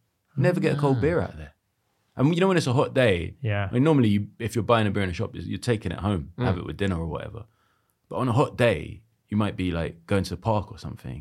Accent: Jamaica; And then, of course, being Jamaican, it's just like, that t-shirt's not for sale.

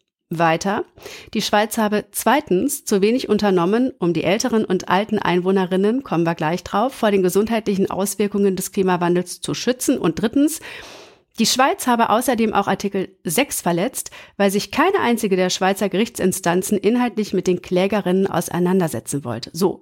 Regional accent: Gütersloh, North Rhine-Westphalia, Germany; now in Berlin, Germany; Ich komme aus Gütersloh. Als ich da gewohnt habe, war das noch eine Kleinstadt und da kennt jeder jeden

